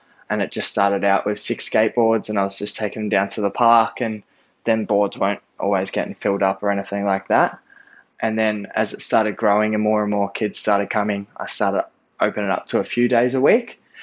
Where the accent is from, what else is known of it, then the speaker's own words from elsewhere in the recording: Seymour, Victoria, Australia; So I'm from Seymour, Victoria. Seymour is in the top 9 disadvantaged towns in Victoria